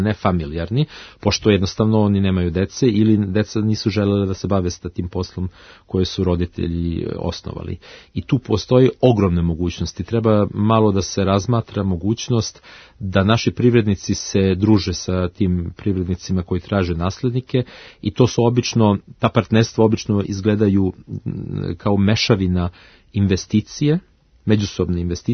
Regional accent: Hanover, Lower Saxony, Germany; Moj rodni grad Hanover je uglavnom se sastoji od male i srednje proizvodnje.

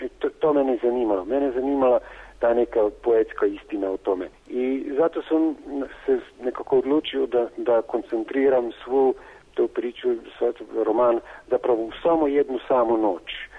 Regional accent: Murska Sobota, Mura, Slovenia; a u Mursku Sobotu, u moj rodni grad, manje od 10

